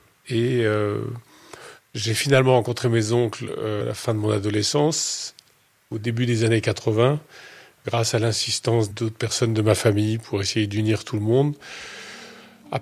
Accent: Paris, Île-de-France, France; j'ai 56 ans, je suis né à Paris, j'ai grandi à Paris.

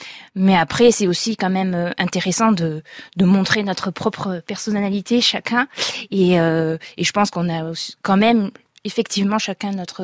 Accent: Avignon, Provence-Alpes-Côte d'Azur, France; quand on était tout jeune, on est donc originaire d'Avignon et on a eu l'occasion d'aller très souvent au concert

